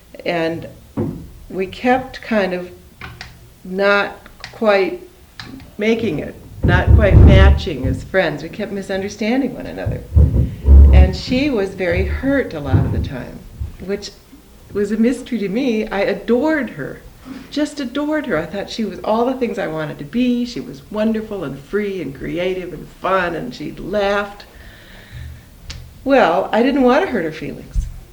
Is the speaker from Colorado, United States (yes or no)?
no; Moorhead, Minnesota, United States; I was raised in Moorhead, Minnesota, and in my community in Moorhead, Minnesota, we were mostly Norwegian Lutherans. And I'm Norwegian Lutheran